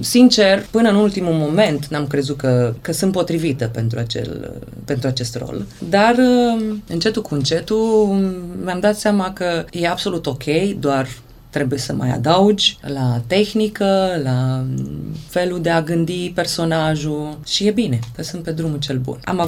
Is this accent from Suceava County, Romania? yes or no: no; Timișoara, Timiș County, Romania; now in Germany; Vin de la Timișoara cu publicul meu, care suntem noi între noi